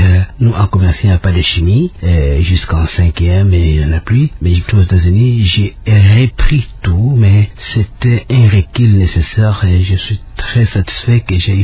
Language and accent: French; Boma, Kongo Central, DR Congo; Oui, je suis né à Boma, mais j'ai fait les Bas-Congo presque dans les Mayombe. J'ai commencé la première année primaire à Kamilelo, c'est un petit village.